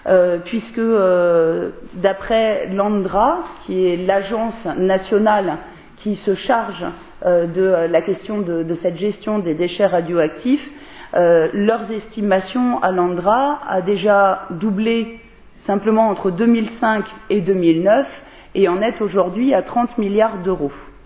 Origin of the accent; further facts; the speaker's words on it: Auvergne-Rhône-Alpes, France; Moi, je viens de la Drôme, il y a Tricastin, par exemple